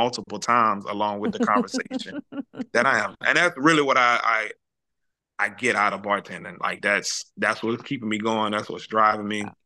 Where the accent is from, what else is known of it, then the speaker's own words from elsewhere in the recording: Baton Rouge, Louisiana, United States; It's crazy because like I'm from Baton Rouge, so we have our rap and hip hop music is like jigging music